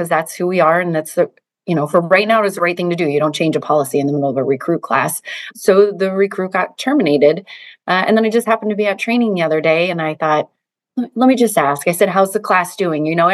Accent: Rockford, Illinois, United States; I was born and raised in Illinois, Rockford, Illinois, and Milwaukee is super close.

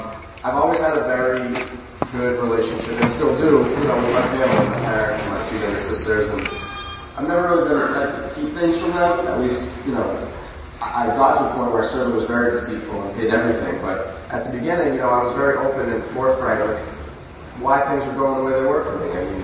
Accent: Hopkinton, Massachusetts, United States; I still live now in the house that I, you know, the first house I ever lived in. So I, growing up in Hopkins, you know, I knew all the same friends

